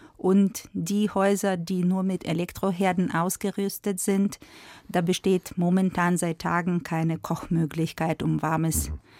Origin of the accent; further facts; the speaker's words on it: Odesa, Odesa Oblast, Ukraine; German is a second language; moved away as an adult; now in Germany; in meiner Heimatstadt Odessa am Schwarzen Meer